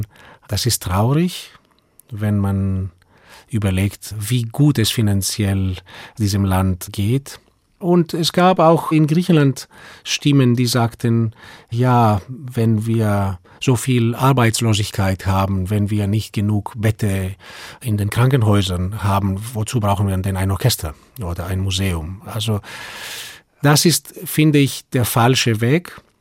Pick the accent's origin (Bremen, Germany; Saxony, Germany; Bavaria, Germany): Bavaria, Germany; Munich; born there; ich bin in München geboren, aber von griechischen Eltern.